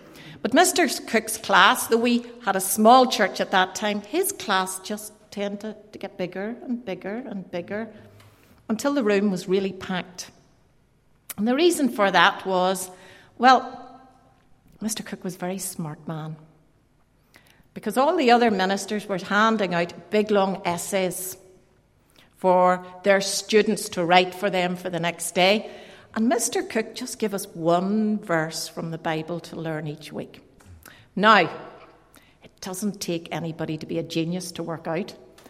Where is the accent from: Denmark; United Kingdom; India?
United Kingdom; Armagh, Northern Ireland; I had the privilege of spending most of my growing up in Armagh Free Presbyterian Church.